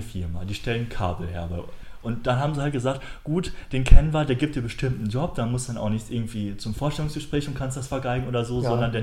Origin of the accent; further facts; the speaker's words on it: North Rhine-Westphalia, Germany; Ich komme aus dem Sauerland.